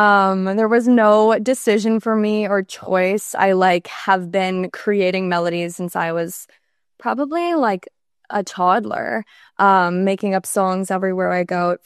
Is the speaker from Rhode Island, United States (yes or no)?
yes; Rhode Island, United States; moved away as an adult; now in Los Angeles, United States; I moved at like 18, a week out of high school, straight to LA, knew nobody. I'm from Rhode Island. So I moved cross country